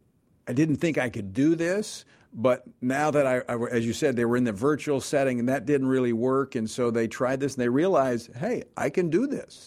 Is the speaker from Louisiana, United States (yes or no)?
yes; Louisiana, United States; one of my early political supporters back in my home state of Louisiana